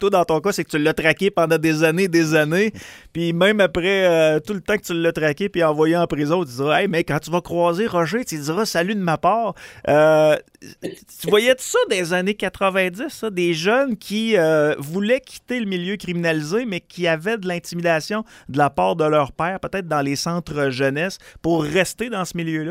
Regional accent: Quebec City, Quebec, Canada; ça se ramasse chez nous ici à Québec, peut-être que ça se faisait ailleurs, mais que ça se ramasse chez nous à Québec

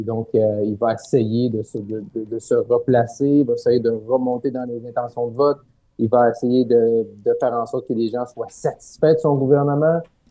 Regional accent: Quebec, Canada; c'est pas ici à Québec, mais c'est dans ma région natale, le Seigneur de Saint-Jean.

